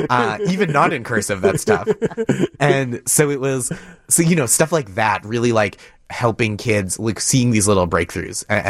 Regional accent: Boston, Massachusetts, United States; like I'm from Boston originally, and I'm such a hometown guy

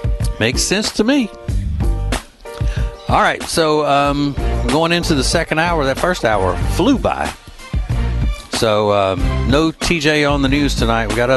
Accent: Louisiana, United States; I grew up in Louisiana, so you don't grow up in Louisiana and not come out of there knowing how to cook.

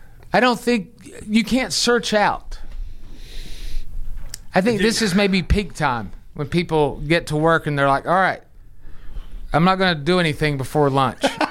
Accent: the South, United States; I'm a Southerner who doesn't like sweet tea, potato salad, or mayonnaise.

